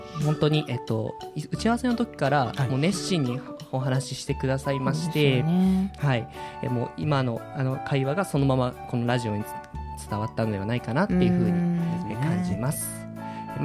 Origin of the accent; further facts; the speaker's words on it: Kansai, Japan; accent: Kansai; ちょっと関西弁出ちゃった